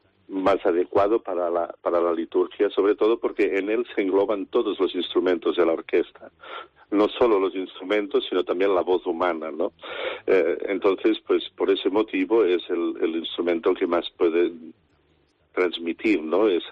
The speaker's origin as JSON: {"language": "Spanish", "town": "Sabadell", "region": "Catalonia", "country": "Spain", "tie": "born or raised there", "said": "de Sabadell, de mi ciudad natal"}